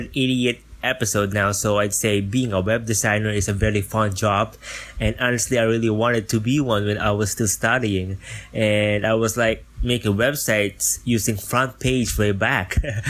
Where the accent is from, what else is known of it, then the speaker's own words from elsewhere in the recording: Philippines; from the Philippines, and I'm an online freelancer from Upwork.com.